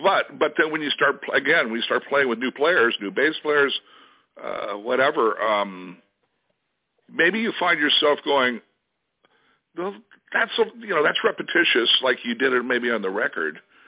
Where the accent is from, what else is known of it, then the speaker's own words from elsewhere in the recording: Thousand Oaks, California, United States; and then we end up here in my hometown of Thousand Oaks.